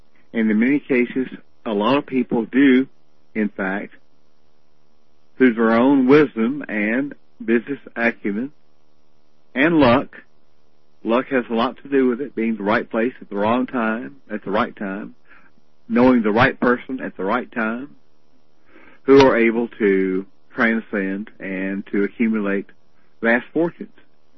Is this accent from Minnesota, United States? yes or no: no; South Carolina, United States; I'm from South Carolina. I've grown up with all that stuff, and I've seen it happen